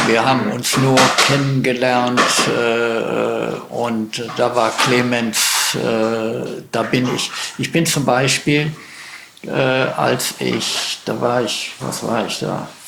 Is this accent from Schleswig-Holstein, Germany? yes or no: yes; Schleswig-Holstein, Germany; ich bin aus Schleswig-Holstein, wir haben auch einen Berg, der ist 165 Meter hoch.